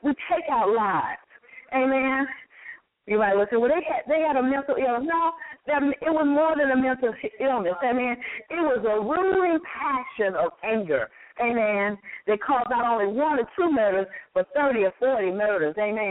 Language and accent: English; Texas, United States; In Texas, they hang Negroes. I'm from Texas.